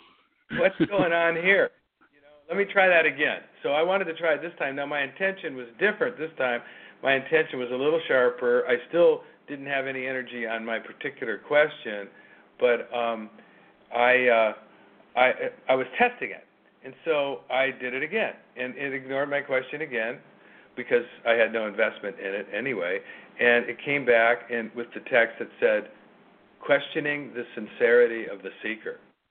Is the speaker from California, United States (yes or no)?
yes; California, United States; I grew up in the Bay Area, and I grew up during the 70s, came of age